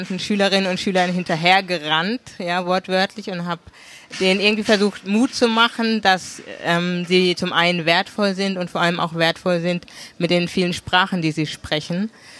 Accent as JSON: {"language": "German", "town": "Karlsruhe", "region": "Baden-Württemberg", "country": "Germany", "said": "Ich komme aus Karlsruhe, wie ich schon gesagt habe, bin Karlsruherin"}